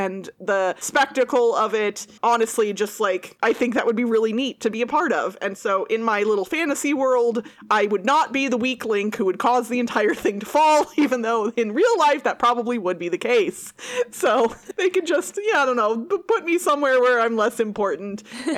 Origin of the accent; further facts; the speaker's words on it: Midwest, United States; Like, I grew up in the Midwest, and the Iowa State Fair is always a blast.